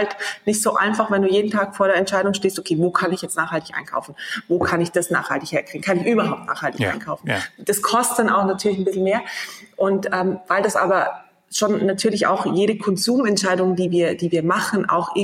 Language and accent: German; Trentino-Alto Adige, Italy; now in Munich, Germany; Ich fange mal chronologisch an. Ich komme ursprünglich aus Südtirol, aus einem sehr kleinen Dorf. Okay. Und dann hat es mich aber fürs Studium in die weitere Welt verschlagen.